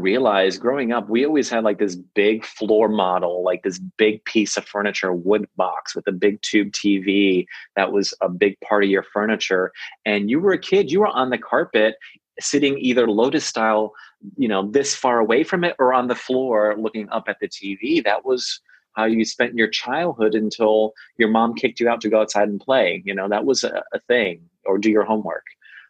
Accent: Bronx, New York, United States; also born or lived in Connecticut; I grew up in the first half of the 70s, I grew up in the Bronx, New York, and we had an apartment with the rabbit ears

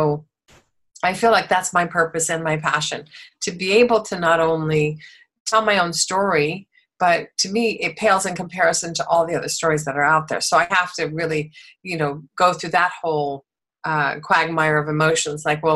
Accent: Des Moines, Iowa, United States; because I grew up in Des Moines, Iowa. I grew up in the most beautiful, loving, safe communities.

